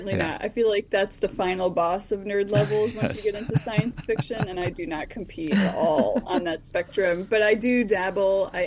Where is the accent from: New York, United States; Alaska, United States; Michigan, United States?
Michigan, United States; Flint; Yeah, I grew up outside of Flint, Michigan. I'm a daughter of General Motors.